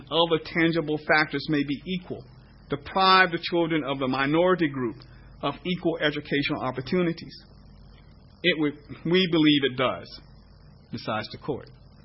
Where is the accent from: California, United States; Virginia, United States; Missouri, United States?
Virginia, United States; born there; Well, I was born in 1955. I was born in Virginia in 1955, and I would say I'm a product of all deliberate speed.